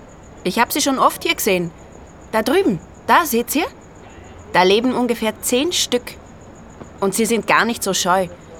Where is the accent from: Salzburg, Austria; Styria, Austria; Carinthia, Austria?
Salzburg, Austria; Oberndorf; now in Salzburg, Austria; Ursprünglich komme ich aus Oberndorf. Das ist im Bundesland Salzburg. Aber mittlerweile studiere ich hier am Salzburger Mozarteum.